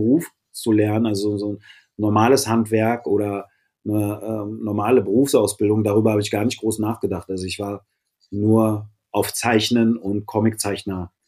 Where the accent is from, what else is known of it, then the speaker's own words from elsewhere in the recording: Berlin, Germany; Und ich habe zweimal im Wedding gewohnt, also in meiner Kindheit im Wedding gewohnt, jetzt wieder seit über 25 Jahren im Wedding. Habe aber auch in Spandau gewohnt, im Märkischen Viertel, das Reinickendorf, Tiergarten, Friedrich-Krause-Ufer, Feurigstraße, Schöneberg